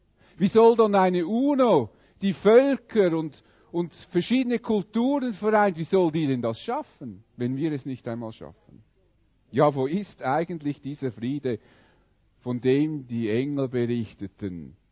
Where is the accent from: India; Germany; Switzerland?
Switzerland; Wir geben in der Schweiz Milliarden für unsere Armee aus und wir finden das offenbar als Schweizer zum großen Teil wichtig